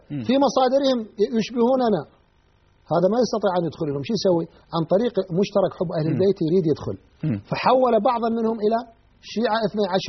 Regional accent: Iraq

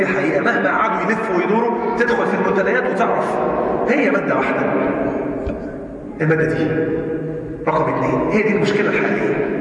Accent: Egypt; مش احنا ناس مصريين؟

